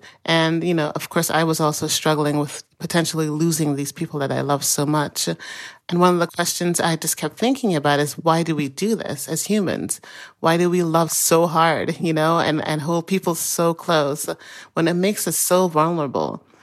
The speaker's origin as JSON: {"language": "English", "country": "Jamaica", "said": "David is Korean-American, I'm Jamaican"}